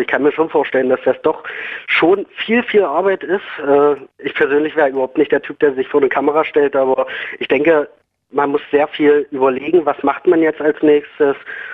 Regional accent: Fürstenwalde, Brandenburg, Germany; Aus Fürstenwalde.

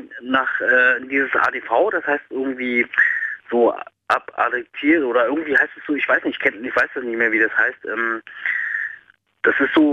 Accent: Weißwasser, Saxony, Germany; born there; also born or lived in Munich; now in Berlin, Germany; Also gebürtig komme ich aus Weißwasser und war 11 Jahre lang in München gewesen.

